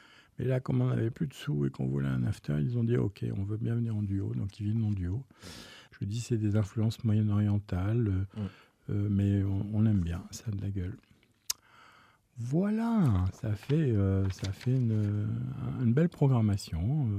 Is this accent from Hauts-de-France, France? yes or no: no; Lyon, Auvergne-Rhône-Alpes, France; Je suis lyonnais